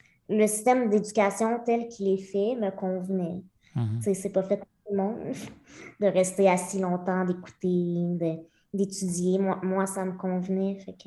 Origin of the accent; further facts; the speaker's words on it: Lemieux, Quebec, Canada; Je suis née à Québec, mais à l'âge de 8 mois, mes parents ont déménagé à Lemieux, qui est un petit village de moins de 300 personnes dans la région de Victoriaville, donc le centre du Québec.